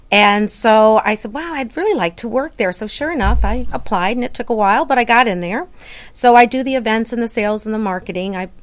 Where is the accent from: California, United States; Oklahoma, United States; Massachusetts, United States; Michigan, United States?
Michigan, United States; moved away as an adult; also born or lived in Florida; Well, I was raised in Michigan, which is probably about 6.5 hours from here, okay. Not that far. However, when I was in my early 20s, we won't go there, but when I was in my early 20s, I went to Florida.